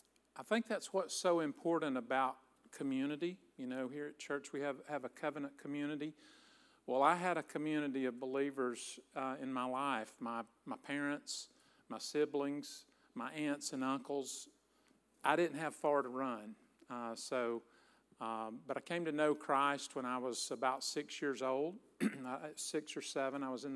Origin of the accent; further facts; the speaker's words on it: the South, United States; Hey, I'm from the South. You're from the North.